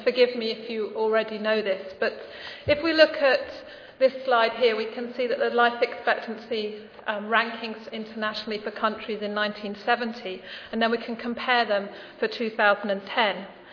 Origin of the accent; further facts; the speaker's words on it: United Kingdom; And what I found particularly surprising as a Brit was that they dismissed the role of your healthcare system